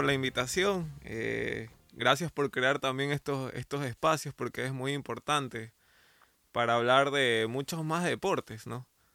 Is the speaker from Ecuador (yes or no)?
yes; Guayaquil, Guayas, Ecuador; Soy guayaquileño.